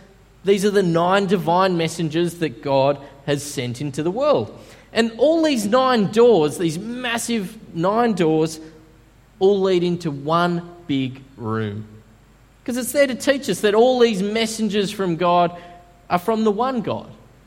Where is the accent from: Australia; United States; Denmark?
Australia; Sydney, New South Wales; I'm originally from Sydney. And just up from the hill... Just up the hill from my mum's house in Sydney, there's this massive temple that you can see for miles.